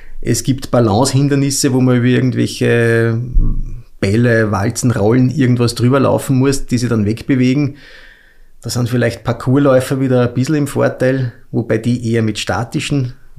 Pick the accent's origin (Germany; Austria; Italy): Austria; als Österreicher